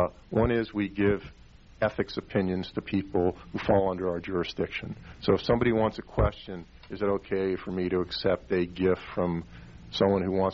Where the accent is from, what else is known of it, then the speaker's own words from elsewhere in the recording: Miami, Florida, United States; How I got the position is I'm from Miami and went to school in all these Florida schools.